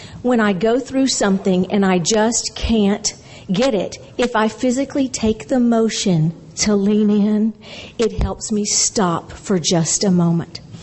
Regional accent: Seguin, Texas, United States; I'm a very grateful Al-Anon. I come from Seguin, Texas, and I bring you welcome.

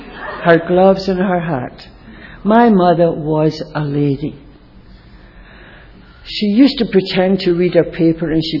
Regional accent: Glasgow, Scotland, United Kingdom; born there; they were dropping bombs on my country when I was born. I was born in Glasgow, Scotland.

